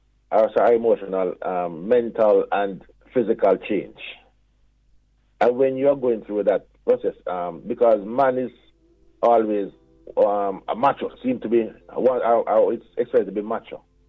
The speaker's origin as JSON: {"language": "English", "country": "Jamaica", "tie": "born or raised there", "said": "That was called, when I was growing up in Jamaica, tappage of water."}